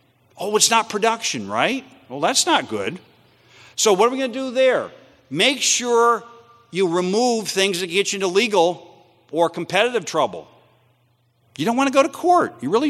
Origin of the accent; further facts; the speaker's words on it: South Carolina, United States; And this happened in my home state of South Carolina, is green roll cart trash dumpster.